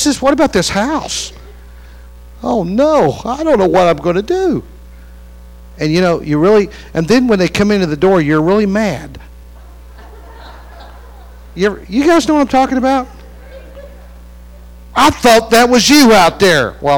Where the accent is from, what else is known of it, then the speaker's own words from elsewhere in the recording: West Virginia, United States; moved away as an adult; now in California, United States; You know, I grew up in West Virginia, and I left there, and then going back after I married